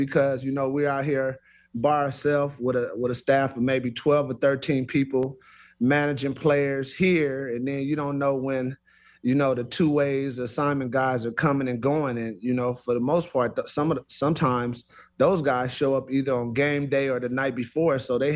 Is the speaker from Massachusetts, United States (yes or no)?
no; Los Angeles, California, United States; growing up in Los Angeles, you know, Showtime, Los Angeles Lakers, they shared the ball.